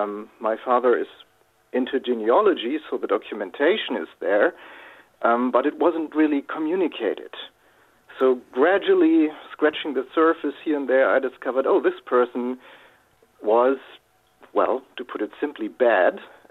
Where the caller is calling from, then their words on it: Germany; Yeah, as I'm from Germany, Mr. Schwarzenegger's video resonated very much with me.